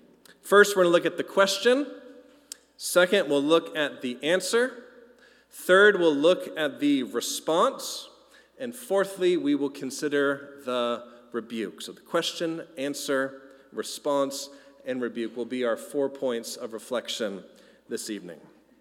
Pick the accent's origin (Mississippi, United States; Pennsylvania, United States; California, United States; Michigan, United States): California, United States; I grew up here in Southern California, very much so steeped in surfing culture.